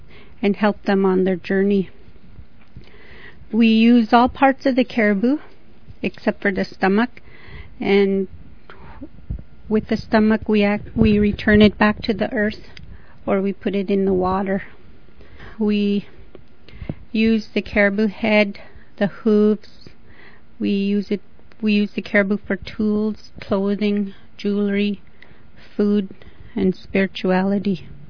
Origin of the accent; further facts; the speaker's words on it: Old Crow, Yukon, Canada; I'm Vantatguchin from Old Crow, Yukon, here in Canada.